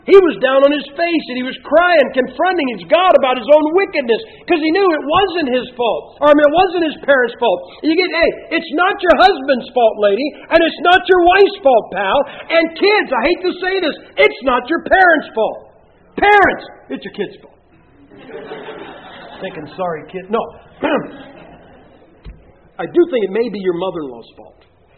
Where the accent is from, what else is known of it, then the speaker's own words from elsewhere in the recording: Ohio, United States; I tell people, I said, I'm from Ohio, where our state bird is the cardinal.